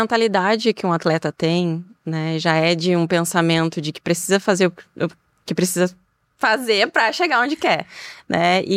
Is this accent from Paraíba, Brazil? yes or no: no; Itajaí, Santa Catarina, Brazil; sou personal trainer, tenho 35 anos, sou de Itajaí, Santa Catarina.